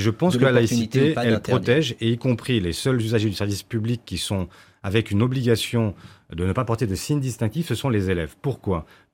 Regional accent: France; Moi, je suis français, issu de deux cultures, ma mère est vietnamienne, et je me sens 100% français. Parce que ce pays est le mien depuis le premier jour.

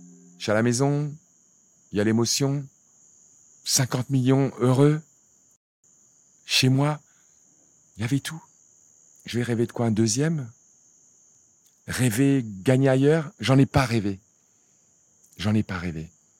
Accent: Cameroon; Enfin, moi, je viens d'un petit village du Cameroun, quoi. Où on n'avait pas de quoi me payer ma première raquette.

